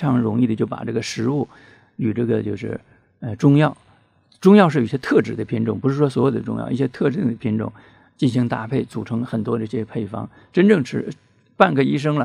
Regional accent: Guangdong, China; 你比如是咱们广东人，他们喜欢吃什么乌龟了、甲鱼了

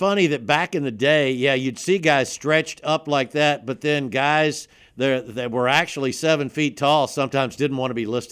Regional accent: Alabama, United States; growing up in South Alabama, going to the Senior Bowl

